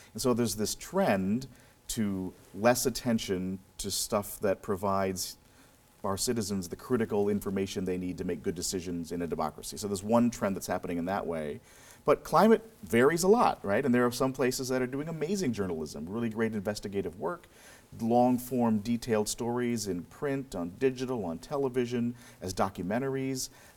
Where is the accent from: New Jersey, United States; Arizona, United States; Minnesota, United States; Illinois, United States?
Minnesota, United States; Marshall; when I was 14, I got a job as a country music DJ at my hometown radio station in Marshall, Minnesota, 1400 on your AM dial.